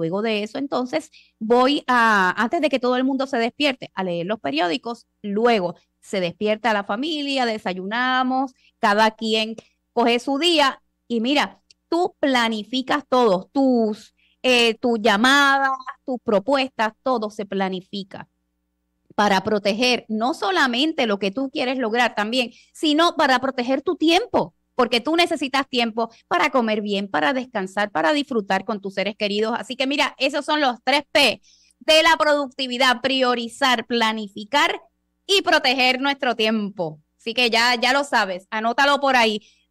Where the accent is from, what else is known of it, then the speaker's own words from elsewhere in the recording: San Juan, Puerto Rico; now in Aguadilla, Puerto Rico; yo que vivo en Aguadilla, en el oeste, ustedes saben que soy de San Juan